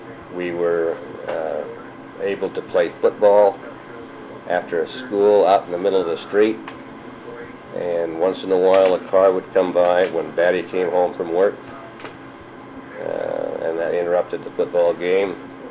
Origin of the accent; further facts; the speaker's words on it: Salt Lake City, Utah, United States; also born or lived in Wyoming; I was born in April of 1937 in Wyoming. We moved to Salt Lake City in July of 47, and I've been in this area all since